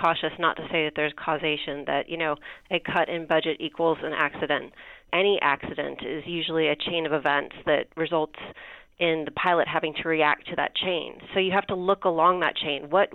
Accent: Texas, United States; And I grew up in Texas, and I know that Texas has got a lot of jets in the sky

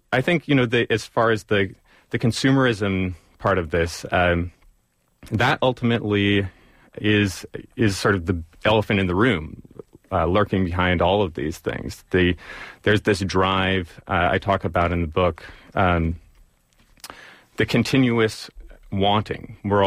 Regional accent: Berkeley, California, United States; born there; I was born at home in Berkeley

